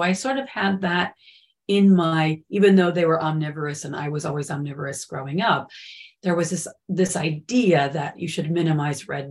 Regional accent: Michigan, United States; I grew up in Michigan, and we used to spend a lot of time on the farms in the local area, in the region, picking our own fruit.

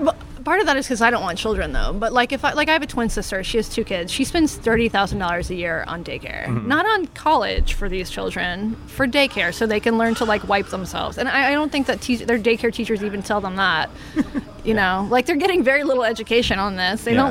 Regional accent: the South, United States; And from my experience, I'm from the South.

